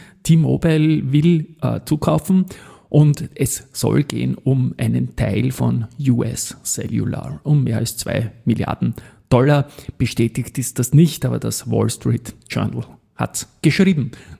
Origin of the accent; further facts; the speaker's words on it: Austria; das ist ja bei uns in Österreich der Unterschied mit den Dividenden